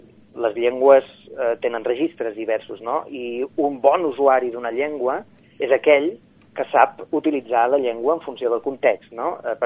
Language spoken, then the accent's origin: Catalan; Ibiza, Balearic Islands, Spain; Jo som eivissenc, però mon pare és de Formentera.